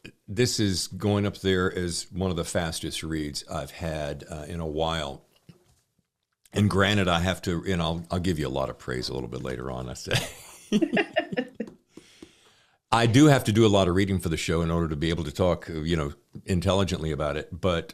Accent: Charlotte, North Carolina, United States; now in New York, United States; I met my wife, moved to New York. Long story, I won't bore you with that. But I grew up in Charlotte.

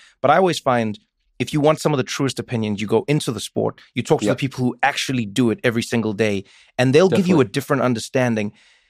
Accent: South Africa; my dad's Swiss, my mom is Xhosa from South Africa. I grew up in South Africa, but I had to learn different languages, different accents, different cultures

